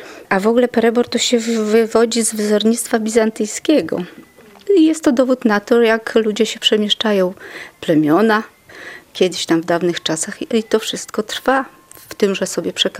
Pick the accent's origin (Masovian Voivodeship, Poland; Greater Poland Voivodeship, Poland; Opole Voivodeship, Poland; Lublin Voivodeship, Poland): Lublin Voivodeship, Poland; my generalnie to jesteśmy stąd, znaczy swai, jakbyśmy powiedzieli po chachłacku. Swai, czyli pochodzimy raczej z tego zakola, Bugu, tam gdzie mieszkamy w okolicach Janowa Podlaskiego.